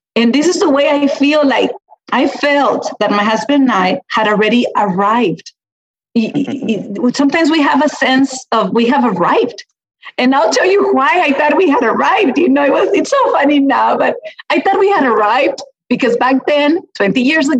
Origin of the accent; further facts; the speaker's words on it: Peñitas, Texas, United States; Peñitas, I love Peñitas, and everywhere I go, I say I'm from Peñitas